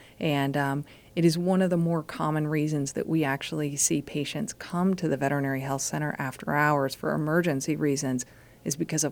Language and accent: English; Pennsylvania, United States; No, I grew up in Pennsylvania, actually.